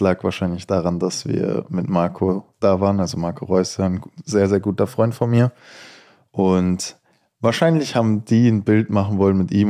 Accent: Rosenheim, Bavaria, Germany; Wenn es jemand ist, der Bayern kennt oder der meine Region kennt, dann sage ich, ich komme aus Rosenheim.

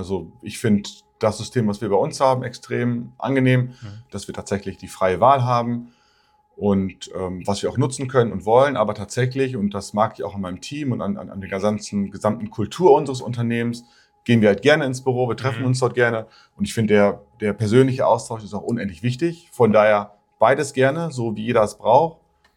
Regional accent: Münster, North Rhine-Westphalia, Germany; ich komme aus Münster, wohne hier in Münster

